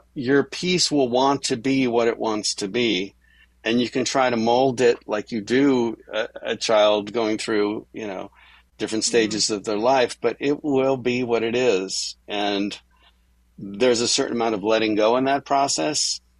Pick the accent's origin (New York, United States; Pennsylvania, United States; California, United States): California, United States; Hollywood; And I grew up here in Hollywood, around Hollywood. My mother was in the business, my grandfather, my sister, my ex-wife.